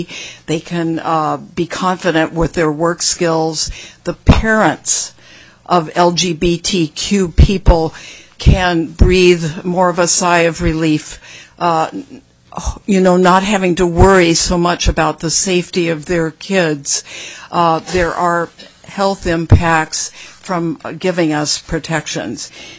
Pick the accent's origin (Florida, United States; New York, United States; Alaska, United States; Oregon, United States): Alaska, United States; Juneau; I'm from Juneau, and thank you for taking testimony.